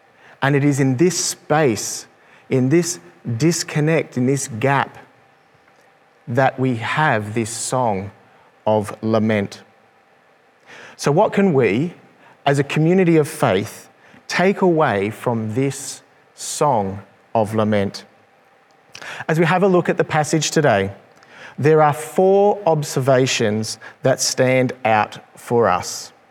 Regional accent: Australia; particularly as Australian men, we aren't really known for expressing our feelings or sharing our emotions.

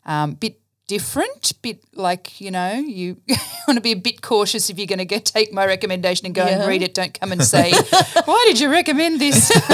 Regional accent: Brisbane, Queensland, Australia; born there; So I grew up in a Christian home. I was born in Brisbane. So, you know, technically I can claim to be a Queenslander. I lived there for about 3 years, I think

